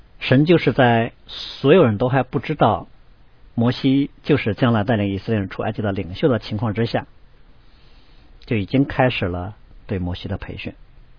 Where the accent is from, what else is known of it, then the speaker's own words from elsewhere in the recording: China; 这有点像我们中国人俗话所说的身在曹营心在汉